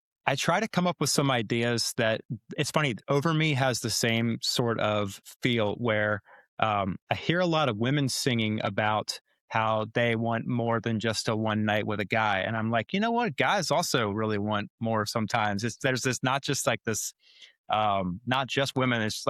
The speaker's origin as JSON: {"language": "English", "town": "Powhatan", "region": "Virginia", "country": "United States", "tie": "born or raised there", "lives_now": "Nashville, United States", "said": "No, I'm from Powhatan, Virginia. So it's about 30 minutes outside of Richmond. I grew up there and I moved to Nashville to go to college at Belmont."}